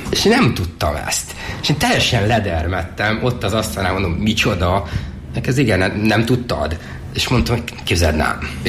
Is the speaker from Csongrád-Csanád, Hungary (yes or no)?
no; Bodrogkeresztúr, Borsod-Abaúj-Zemplén, Hungary; én Bodrogkeresztúrban születtem, én tőzsgyökeres bodrogkeresztúri család vagyok.